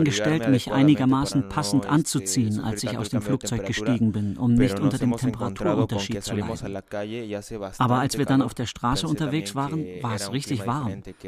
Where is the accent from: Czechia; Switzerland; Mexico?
Mexico; Nezahualcóyotl, State of Mexico; German is a second language; Ich bin Mexikaner. Ich komme aus Nezahualcóyotl. Das gehört zum Großraum Mexiko-Stadt.